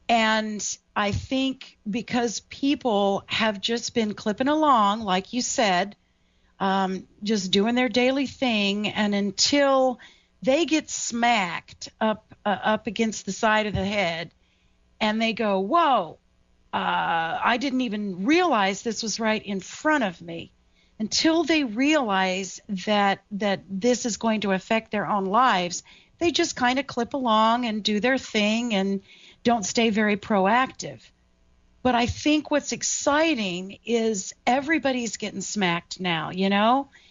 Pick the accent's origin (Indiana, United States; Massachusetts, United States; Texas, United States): Texas, United States; I'm from Texas, man.